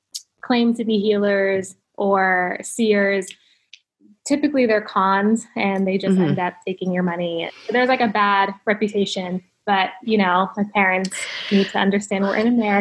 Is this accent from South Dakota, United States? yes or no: no; Ohio, United States; now in California, United States; So I'm very proud that I'm from Ohio.